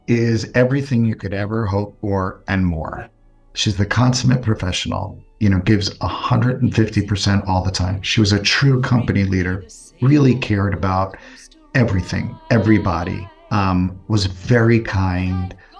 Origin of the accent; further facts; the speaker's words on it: Freehold, New Jersey, United States; I'm actually originally from Freehold, New Jersey.